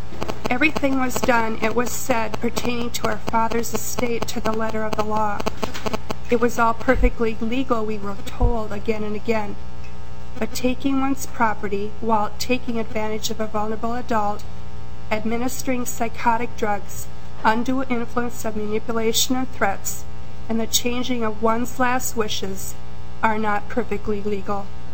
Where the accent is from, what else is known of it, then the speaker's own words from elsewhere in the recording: Waconia, Minnesota, United States; Mr. Chairman and members of the committee … from Waconia.